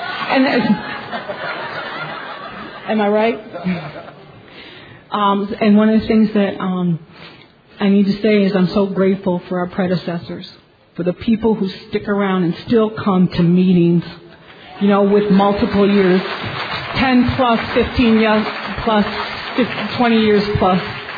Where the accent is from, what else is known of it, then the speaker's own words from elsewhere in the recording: Rochester, New York, United States; And I'm from Rochester, New York, Northern New York region.